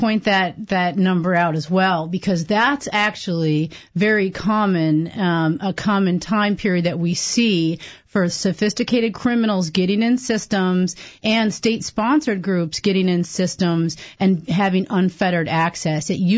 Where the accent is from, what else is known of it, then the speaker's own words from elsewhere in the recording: Wisconsin, United States; born and raised in Wisconsin